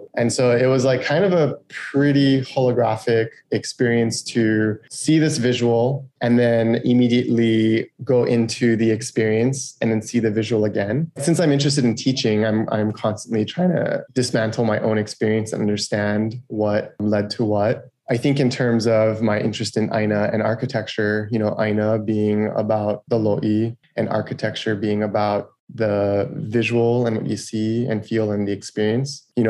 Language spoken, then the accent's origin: English; Kahului, Hawaii, United States; I grew up in Kahului, and the place where I lived had like an association without recycling.